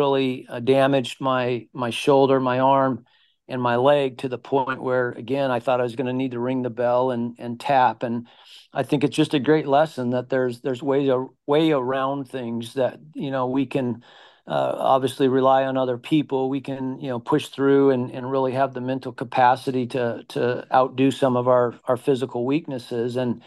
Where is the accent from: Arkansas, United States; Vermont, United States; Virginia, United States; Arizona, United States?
Arizona, United States; Prescott; You know, I grew up climbing in Prescott, Arizona, and from a young kid, I always, you know, wanted to be adventurous.